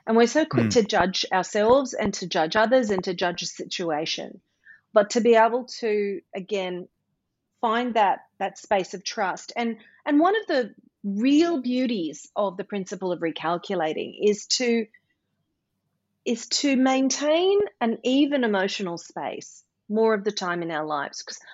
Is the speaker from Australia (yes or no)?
yes; Mackay, Queensland, Australia; moved away as an adult; also born or lived in New York City; how I grew up in Mackay in North Queensland and had a dream to be a professional singer and move to America. I went and I accomplished that. I was in New York City for 20 years